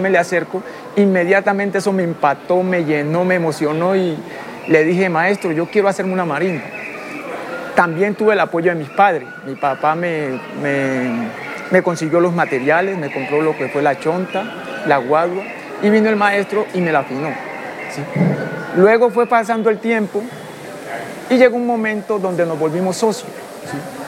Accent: Huapi, Cauca, Colombia; born there; yo nací en Huapi, Cauca.

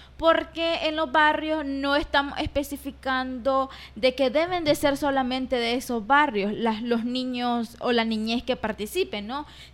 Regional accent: Nicaragua; la dinámica migratoria que estamos viviendo como personas nicaragüenses

